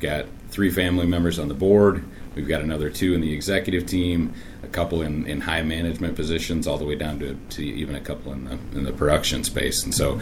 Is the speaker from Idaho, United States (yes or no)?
no; Cherokee, Iowa, United States; So I grew up in Northwest Iowa in Cherokee, about the same latitude as here, but just a little further west.